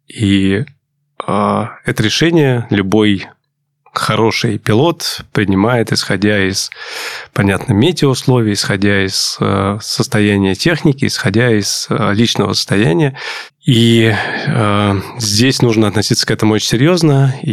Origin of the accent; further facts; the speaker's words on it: Moscow, Russia; я родился в Москве, всю жизнь живу в Москве